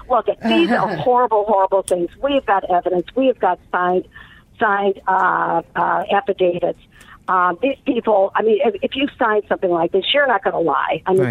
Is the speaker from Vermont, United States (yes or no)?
no; Chicago, Illinois, United States; Now, look, as a Chicagoan, look, we're used to this.